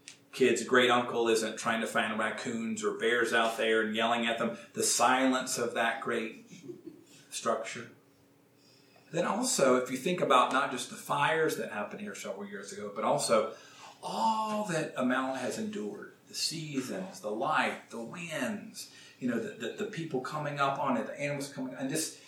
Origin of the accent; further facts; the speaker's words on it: Gaston, North Carolina, United States; Very near my hometown in Gaston, North Carolina